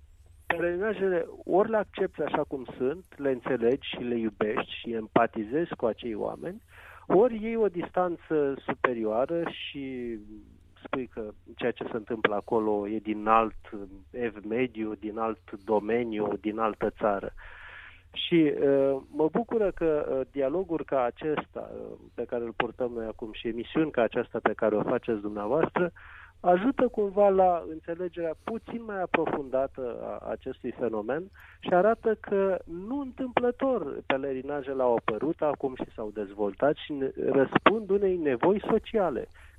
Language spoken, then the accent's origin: Romanian; Romania; și asta o spun cu multă tristețe ca și român